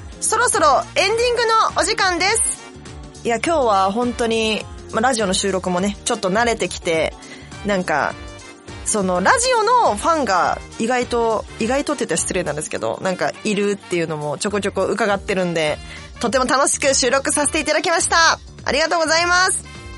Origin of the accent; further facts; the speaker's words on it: Osaka, Japan; moved away as an adult; now in Tokyo, Japan; 上京してきた時とかは、もうなんか東京が一番でしょ、みたいな。もう大阪はもうなんかもう、なんかこう、なんていうんですか、まあ、田舎やぐらいな感じでやっぱ出てきてたんですけど